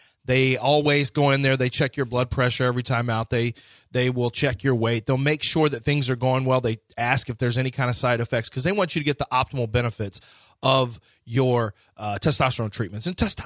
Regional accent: Texas, United States; I said, I'm from Texas. We're pecan pie too.

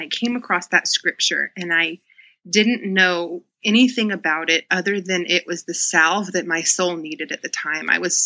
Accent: Southern US, United States; You know, I grew up in the Bible Belt. I'm in Atlanta and, it's just common.

